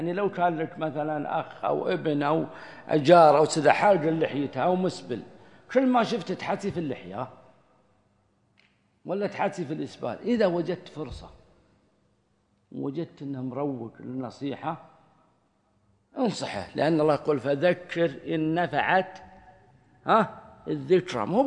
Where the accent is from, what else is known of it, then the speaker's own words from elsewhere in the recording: Saudi Arabia; عندنا في السعودية